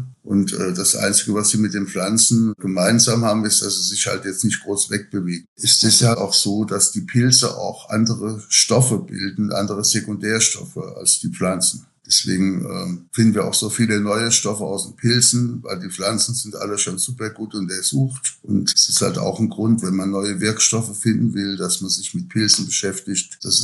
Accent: Rhineland-Palatinate, Germany; Ich bin aber eigentlich schon als kleiner Junge im Pfälzer Wald rumgelaufen mit meiner Oma, mit unseren Nachbarn.

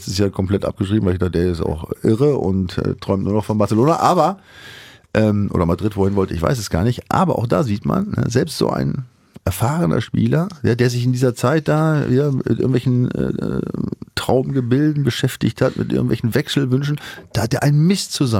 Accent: Bremen, Germany; ich komme ja auch aus der Ecke, ich bin ja da in der Nähe aufgewachsen. Ja, Bremen ist echt tatsächlich ein bisschen überraschend.

